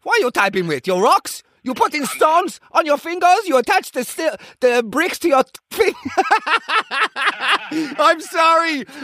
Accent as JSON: {"language": "English", "country": "Italy", "second_language": "English", "said": "I'm from Italy, not the American Yankee."}